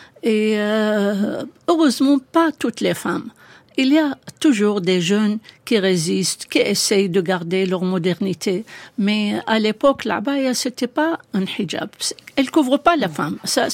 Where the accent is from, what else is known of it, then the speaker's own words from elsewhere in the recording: Iraq; moved away; Oui, c'est mon pays d'origine. C'est un pays qui ne vous lâche pas.